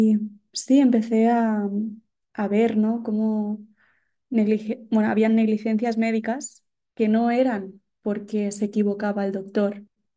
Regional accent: Spain; born there; yo nací en España.

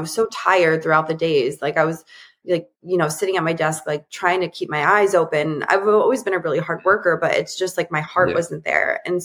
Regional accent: East Coast, United States; now in San Diego, United States; I also live in San Diego, and I don't like, I have a great network of friends, but I'm from the East Coast originally, and my best friends live across the country.

